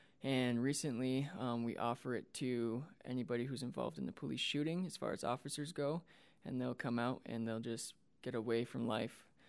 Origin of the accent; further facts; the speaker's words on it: Midwest, United States; now in Ogden, United States; it just happened to be by chance that I applied to Ogden because I'm from the Midwest. I just wanted to live in Utah in general.